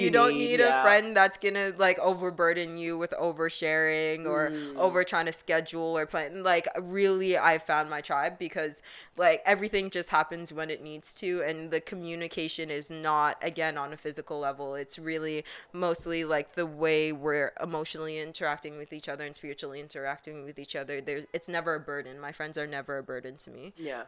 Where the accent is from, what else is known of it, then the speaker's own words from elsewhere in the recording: Canada; Again, I just want to acknowledge that we're extremely privileged as me as a Canadian